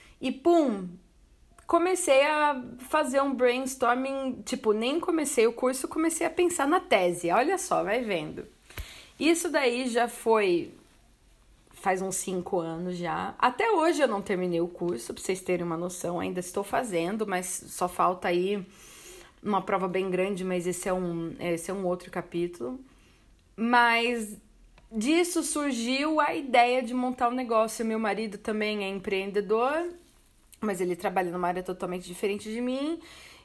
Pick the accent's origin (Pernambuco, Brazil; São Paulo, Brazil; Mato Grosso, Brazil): São Paulo, Brazil; Sorocaba; Eu sou de Sorocaba, do interior do estado de São Paulo